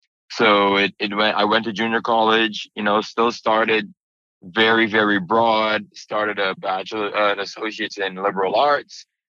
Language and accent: English; Bahamas; You know, I grew up in the Bahamas. I grew up going outside, gardening with grandma and grandpa.